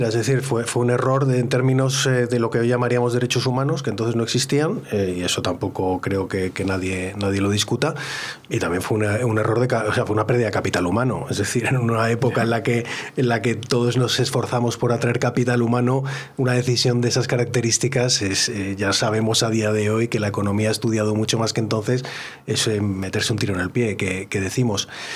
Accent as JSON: {"language": "Spanish", "country": "Spain", "said": "mi sensación es un auténtico orgullo, que puedo decir uh-huh. como español"}